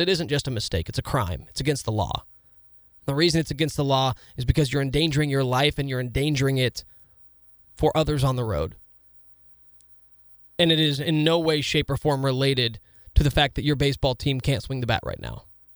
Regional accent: Topeka, Kansas, United States; I grew up in Topeka. I grew up north of town. A lot of country roads.

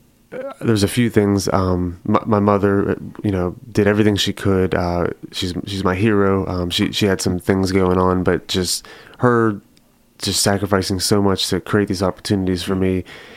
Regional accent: Pennsylvania, United States; Originally, I'm from a small town near Pittsburgh, Pennsylvania. Mm-hmm. And so it was the projects, you know, Section 8 housing, and just a lot of bad influences and not a lot of good stuff happening.

